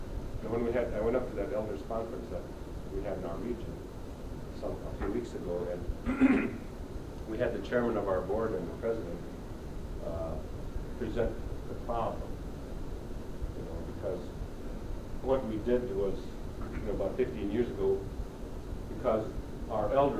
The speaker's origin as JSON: {"language": "English", "town": "Kotzebue", "region": "Alaska", "country": "United States", "said": "because I'm from Kotzebue and they think I'm talking about our region"}